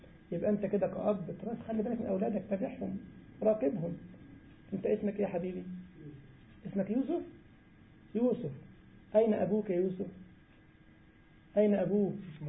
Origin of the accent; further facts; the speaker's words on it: Egypt; عندنا في مصر الامهات يعني الكبيره، دجاجه كبيره يعني.